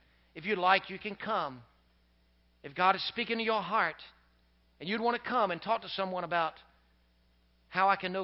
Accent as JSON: {"language": "English", "town": "Lynchburg", "region": "Virginia", "country": "United States", "tie": "born or raised there", "said": "I remember when I was growing up on Fillmore Street in downtown Lynchburg, Virginia. And again, as I said, I was the youngest of 8."}